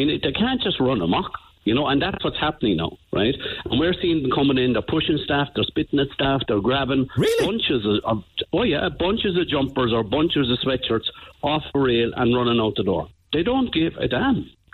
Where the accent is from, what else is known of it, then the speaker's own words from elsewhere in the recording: Ireland; I think, Neil, as an Irishman, and you're a fellow Irishman as well, I was a bit disappointed to be Irish those few days now